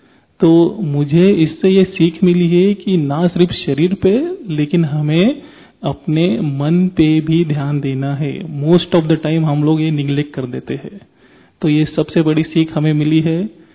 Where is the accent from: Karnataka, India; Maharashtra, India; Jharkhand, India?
Maharashtra, India; Mumbai; मैं मुंबई से हूँ।